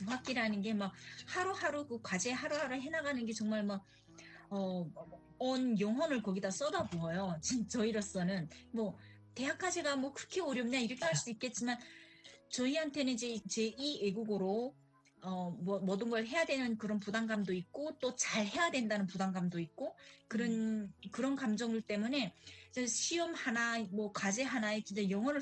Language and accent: Korean; North Korea; moved away as an adult; now in United States; 얘네들이 북한에서 태어났을 애들이잖아요. 북한에서 우리가 애를 낳으면 걔네들도 북한 사람으로 또 우리 같은 삶, 우리 아빠 같은 죽을 때까지 세상 밖을 못 보고